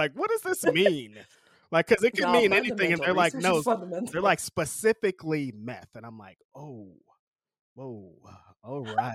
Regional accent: Bakersfield, California, United States; Cause like I said, I grew up in Bakersfield

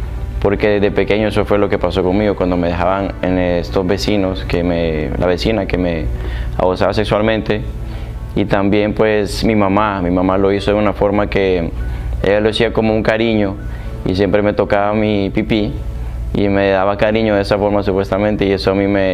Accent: Honduras; soy de Honduras

